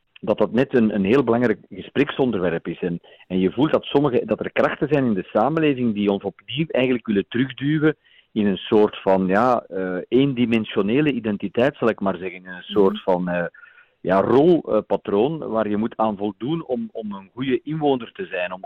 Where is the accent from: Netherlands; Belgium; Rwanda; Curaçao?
Belgium; Mechelen, Flanders; Dat is eigenlijk iets waar we als Mechelaars heel trots mogen op zijn.